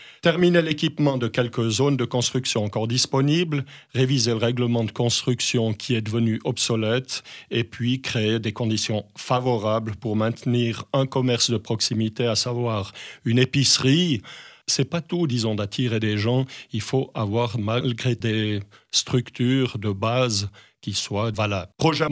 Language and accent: French; Sierre, Valais, Switzerland; donc, je suis un Sierrois d'origine bernoise qui a émigré dans le Bas-Valais il y a une quarantaine d'années.